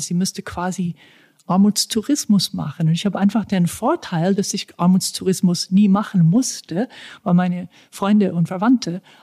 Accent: the South, United States; Also das heißt, ich komme quasi aus dem Old South.

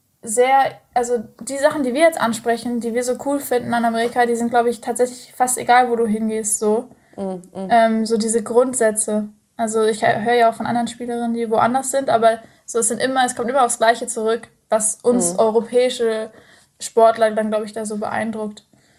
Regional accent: Hesse, Germany; aus der Nähe von Frankfurt, ich wollte eigentlich nie zurück nach Hause, aber ich muss sagen, es hat mir auch gut getan, sozusagen Deutschland auch wieder schätzen zu lernen.

